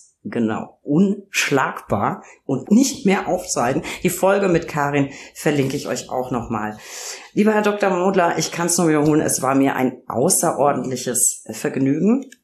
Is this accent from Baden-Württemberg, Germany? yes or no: no; Bavaria, Germany; Ich liebe meinen Heimatdialekt. Ich komme aus Franken, also auch Weingegend.